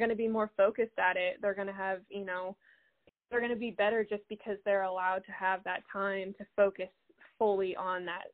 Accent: California, United States; We always go to car shows. We were always like, growing up in California, we went out to Johnson Valley a lot and was around like the off-road scene.

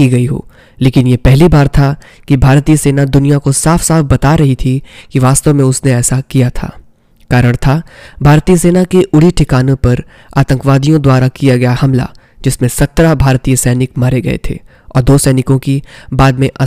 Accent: India; मुझे ये कहानी आपको सुनाते हुए बेहद गर्व महसूस हो रहा है कि मैं भारत का निवासी हूं

